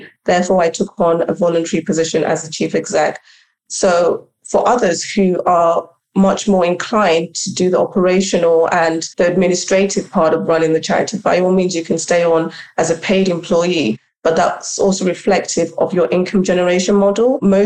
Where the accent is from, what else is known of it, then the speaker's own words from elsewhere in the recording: Uganda; So I am originally from Uganda, as I mentioned, and I grew up here. But when I was around 10, 11 years old, my parents decided to take me back to Uganda.